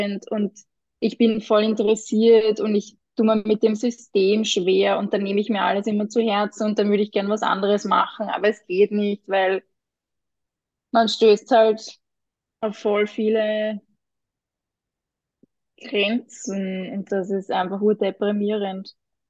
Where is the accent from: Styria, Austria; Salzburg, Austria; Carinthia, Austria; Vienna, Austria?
Vienna, Austria; nicht am Land aufgewachsen. Also meine Eltern sind noch Burgenländer, die aber schon auch schon selber früh abgehauen sind in die Stadt. Also ich bin Wienerin durch und durch, hört man auch.